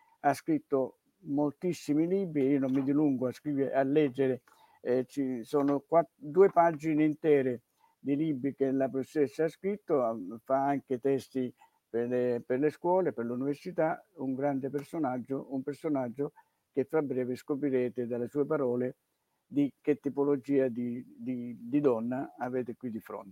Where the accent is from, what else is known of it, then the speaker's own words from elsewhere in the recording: Catania, Sicily, Italy; mi associa alla mia Sicilia, perché io sono di Catania.